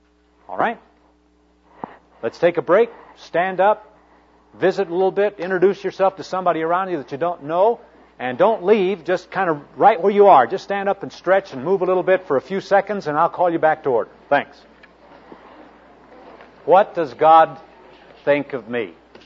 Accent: Albuquerque, New Mexico, United States; I grew up in Albuquerque, New Mexico. I'm part of the southwestern strain of the Spanish families.

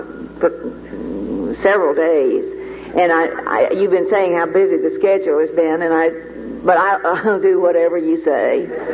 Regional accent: Texas, United States; And I'm the woman from Texas.

